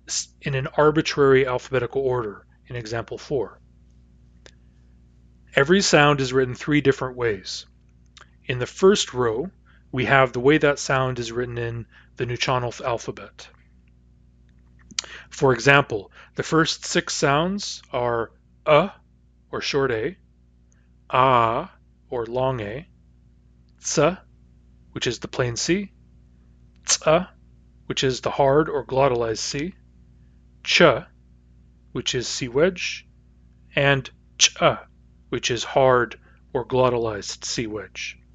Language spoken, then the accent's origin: English; United States; now in Canada; I grew up in the United States, I learned American spelling, and now I live and work in Canada